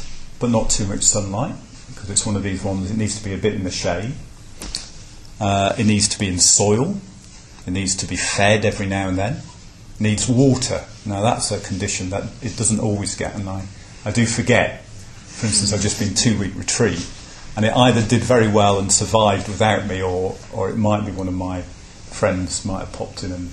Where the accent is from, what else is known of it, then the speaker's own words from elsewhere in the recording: Midlands, United Kingdom; growing up in the Midlands. In the 1970s and 1980s, my family conditions.